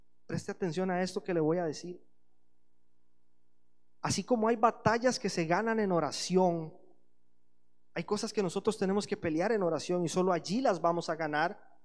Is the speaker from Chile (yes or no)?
no; Costa Rica; moved away; En un momento de mi vida estaba intentando aferrarme a mi vida allá en Costa Rica y con otra mano estaba intentando empezar a construir algo nuevo acá, ¿sí?